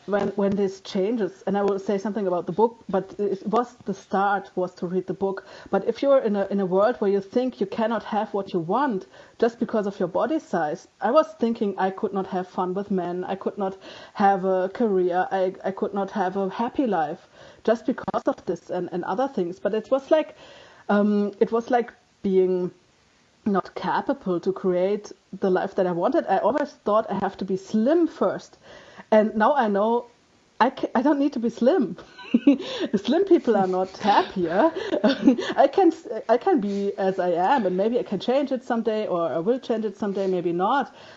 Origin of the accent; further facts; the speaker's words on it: Germany; accent: German; English is a second language; I mean, you can hear by my accent that I'm German.